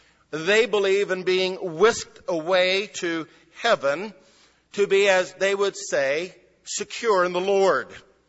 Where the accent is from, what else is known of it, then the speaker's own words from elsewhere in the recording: California, United States; And all of you realize that as a Californian, when I married a Buckeye, I married up.